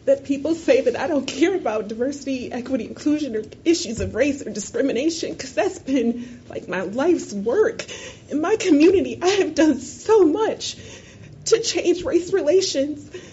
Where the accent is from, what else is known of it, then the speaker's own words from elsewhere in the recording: Michigan, United States; Because I'm from West Michigan. I'm a nobody.